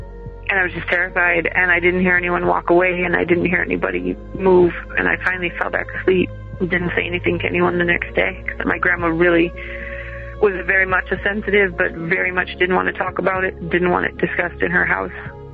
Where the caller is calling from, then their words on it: Madison, Wisconsin, United States; I'm calling from Madison, Wisconsin.